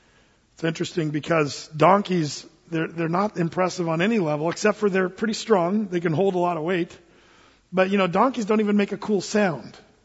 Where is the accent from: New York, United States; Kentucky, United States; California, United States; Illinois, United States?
California, United States; We're all from California anyway